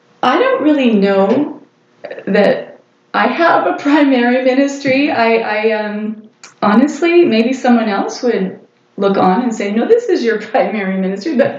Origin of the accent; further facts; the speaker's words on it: Cambridge, Ontario, Canada; Well, I was raised in Cambridge, Ontario, and sent to Sunday school as a child to an Assemblies of God church.